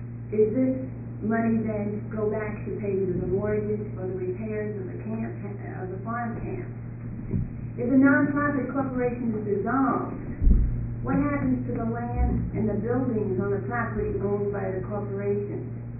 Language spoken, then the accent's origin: English; Portland, Oregon, United States; I'm from Portland, Oregon.